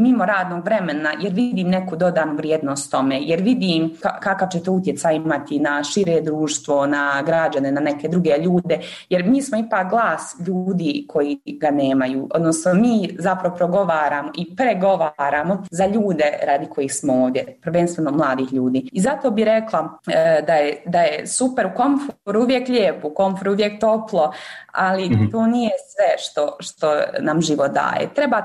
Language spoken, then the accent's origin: Bosnian; Mostar, Federation of Bosnia and Herzegovina, Bosnia & Herzegovina; U Europskom parlamentu sam se zaposlila kao Bosanka Hercegovka